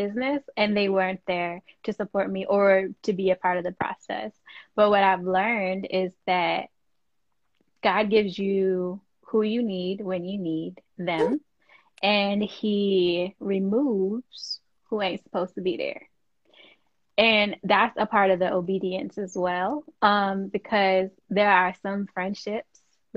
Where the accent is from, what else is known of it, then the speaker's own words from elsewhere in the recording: Connecticut, United States; we spoke about where we were from, and we're both from Connecticut